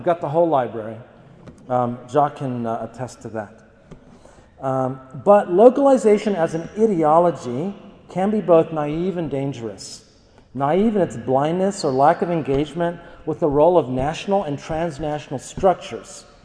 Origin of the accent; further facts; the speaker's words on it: United States; And while I'm from the United States, and as a Mexican American, I know what it means to resist incorporation